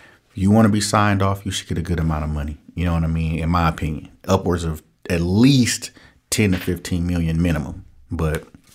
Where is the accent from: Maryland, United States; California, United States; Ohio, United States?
California, United States; Oakland; I'm from Oakland, born and raised. And for me to be able to sell cannabis legally in a city I grew up in and went to jail for selling it illegally is just a rite of passage